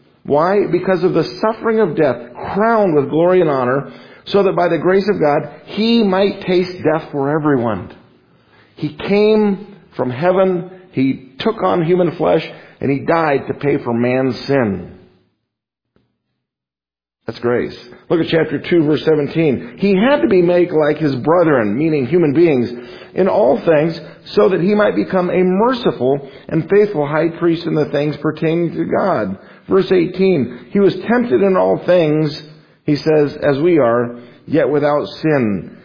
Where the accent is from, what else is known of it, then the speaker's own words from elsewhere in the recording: Las Vegas, Nevada, United States; born there; You know, I was born in Las Vegas.